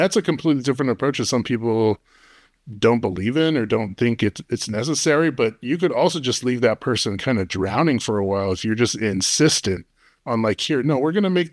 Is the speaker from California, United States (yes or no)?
no; El Paso, Texas, United States; we're from El Paso and we have, like, I know a lot of folks get menudo on Sunday morning.